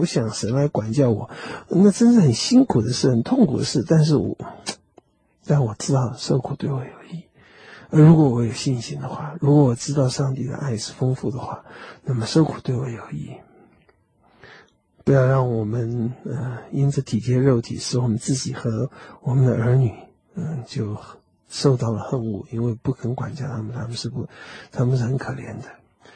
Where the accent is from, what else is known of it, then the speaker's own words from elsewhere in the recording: China; 或者是以我们中国人的麻烦，就是我们只把它研究学问，我们没有办法去执行